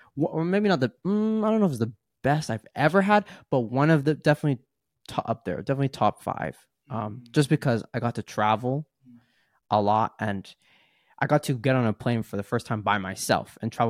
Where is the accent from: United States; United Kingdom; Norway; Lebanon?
United States; New York; born there; Even though I was born in New York, like that was really my first proper time being there